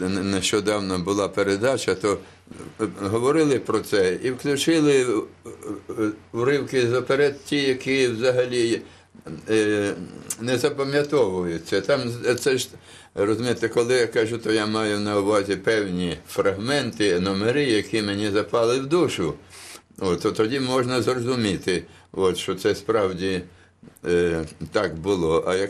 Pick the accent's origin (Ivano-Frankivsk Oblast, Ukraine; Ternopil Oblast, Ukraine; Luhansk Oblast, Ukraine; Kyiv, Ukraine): Kyiv, Ukraine; also born or lived in Chernihiv; я народився в Києві, ріс і в школу ходив, от, і знайомство з селом почалося, спочатку було із приміським середовищем, коли я малим ще жив у Чернігові, на околиці.